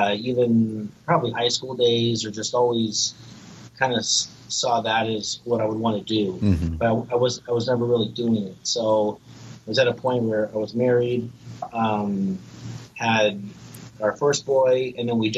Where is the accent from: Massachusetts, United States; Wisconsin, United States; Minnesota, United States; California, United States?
California, United States; San Diego; So I grew up in San Diego.